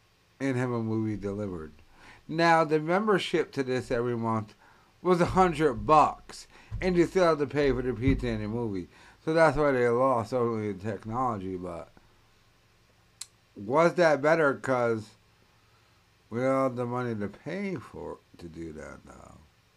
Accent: Lincoln, Rhode Island, United States; I'm 37. I am this old. Before... the chain Blockbusters were local video stores. I grew up in Manville, Lincoln.

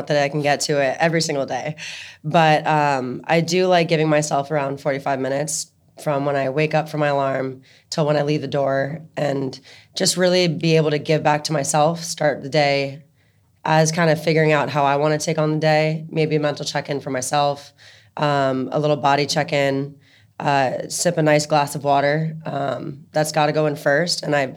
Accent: Greenwich, Connecticut, United States; also born or lived in Hawaii / Miami; And before then, I grew up in Connecticut, in Greenwich, right outside the city. And my family and I spent like 4 years in Hawaii, which was like really the bulk of my childhood.

